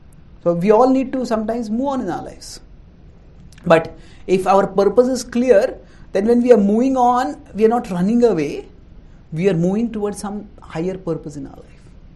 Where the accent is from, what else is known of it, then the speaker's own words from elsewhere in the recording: South India, India; I am Indian. I am a South Indian. I am an engineer.